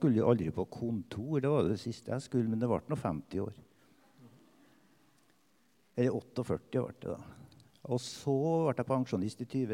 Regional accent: Melhus, Trøndelag, Norway; Jeg har en sånn urinnvåner, jeg har bodd I Melhus hele livet, så jeg vokste opp på Gimseteigen, her. Rett oppe med tunnelen her oppe, Gimseflata. Der vokste jeg opp på et lite småbruk. Mor og far var kristen.

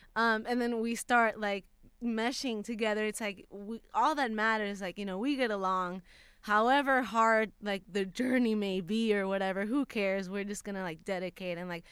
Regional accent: Puerto Rico; moved away as an adult; now in Los Angeles, United States; I'm from Puerto Rico. I had just moved

